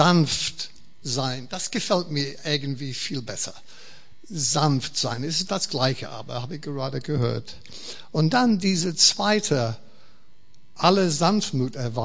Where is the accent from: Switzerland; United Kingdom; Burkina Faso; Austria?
United Kingdom; England; German is a second language; aber ich bin Engländer